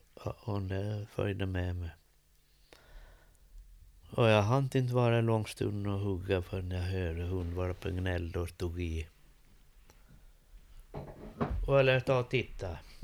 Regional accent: Rotfallet, Sweden; jag är från Rotfallet till Norrkärn. Det är långt det.

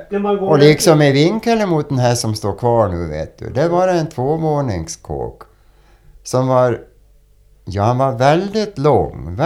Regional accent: Färjan, Sweden; först när jag började då gick man ju i småskolan hemma i Färjan.

